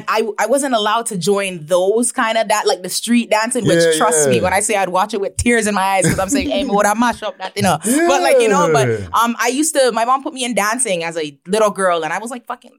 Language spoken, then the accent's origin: English; Toronto, Ontario, Canada; also born or lived in Brampton; I was born and raised my childhood in Toronto, and I moved to Brampton. I started grade 8 in Brampton.